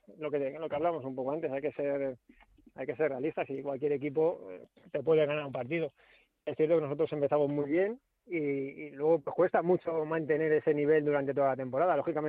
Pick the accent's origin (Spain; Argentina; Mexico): Spain; Alcalá de Henares, Community of Madrid; yo soy de Alcalá